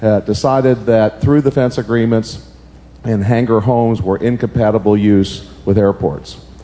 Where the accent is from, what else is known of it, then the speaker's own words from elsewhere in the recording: Driggs, Idaho, United States; from Driggs, Idaho.